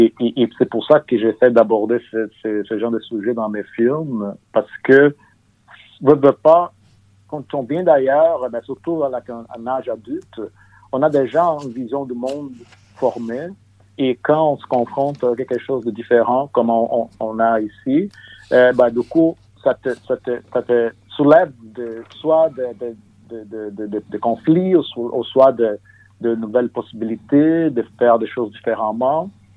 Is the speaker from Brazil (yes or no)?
yes; São Paulo, Brazil; moi je viens de São Paulo, donc auparavant, São Paulo, c'est une ville qui reçoit du monde, surtout du Brésil entier, mais aussi de l'extérieur. Donc, c'est très cosmopolite. Et moi, je suis né là-bas.